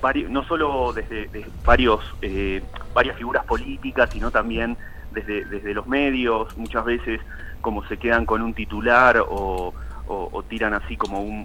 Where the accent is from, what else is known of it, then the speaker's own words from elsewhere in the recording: Salta, Argentina; yo soy cineasta acá de Salta